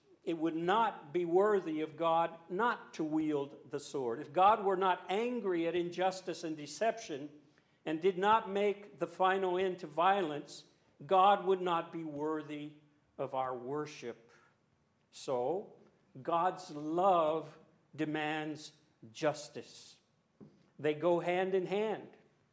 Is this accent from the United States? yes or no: yes; Louisiana, United States; now in Japan; I'm from a Western culture. I'm from Louisiana in America, and even that's a subculture. I'm Cajun. You know, we eat crawfish, so we're pretty strange. But I've lived most of my life, my adult life, here in Japan